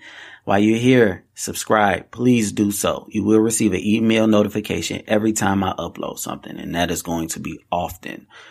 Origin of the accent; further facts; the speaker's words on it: Chicago, Illinois, United States; I grew up in the city where he is from. Okay. I grew up here in Chicago. Tough, tough place to grow up.